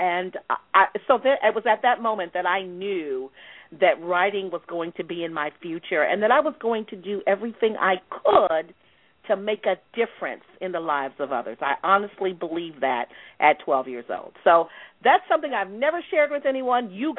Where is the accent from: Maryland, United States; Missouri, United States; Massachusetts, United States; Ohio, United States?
Ohio, United States; Well, I'm originally from Ohio. I went to Ohio University and got a degree in journalism back in the 70s.